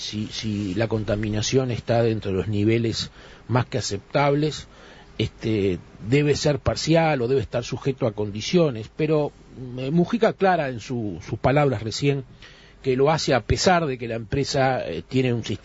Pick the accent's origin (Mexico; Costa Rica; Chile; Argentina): Argentina; por derecho de mi pueblo y del pueblo argentino